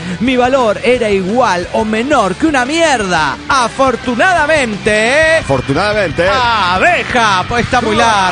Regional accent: Córdoba, Argentina; de Córdoba, Argentina.

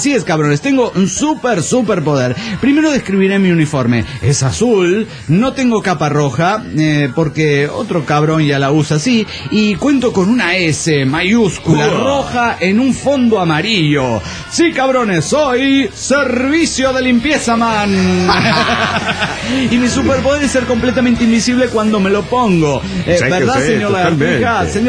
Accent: Atizapán de Zaragoza, State of Mexico, Mexico; Soy de Atizapán, de Zaragoza, en el Estado de México.

